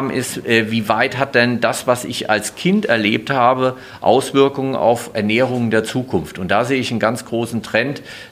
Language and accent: German; Hesse, Germany; Ich komme aus Hessen.